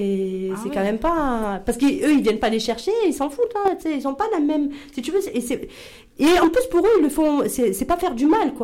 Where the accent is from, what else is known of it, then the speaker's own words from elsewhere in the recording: Tlemcen, Tlemcen Province, Algeria; moi, je suis de Tlemcen, donc chez nous, de notre côté, on ne sait pas faire à manger.